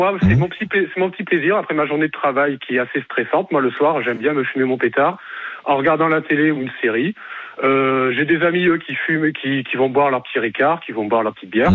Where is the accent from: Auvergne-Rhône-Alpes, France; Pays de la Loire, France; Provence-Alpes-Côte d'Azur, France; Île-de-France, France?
Provence-Alpes-Côte d'Azur, France; Marseille; Moi, j'ai grandi à Marseille